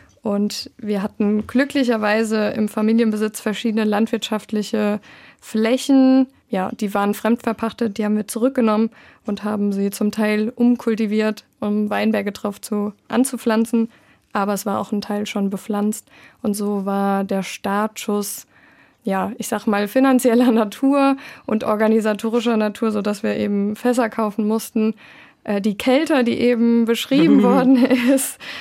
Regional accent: Ingelheim, Rhineland-Palatinate, Germany; Wir sind aus Ingelheim, also so eine Viertelstunde von Mainz entfernt. Und Ingelheim ist historisch geprägt. Ja, früher hat man immer Landwirtschaft gemacht. Das heißt, unsere Großeltern sind aus der Landwirtschaft.

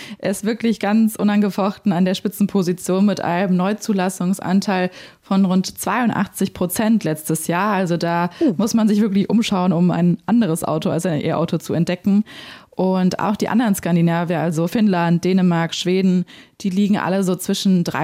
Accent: Germany; wir als Deutsche sind da so im Mittelfeld

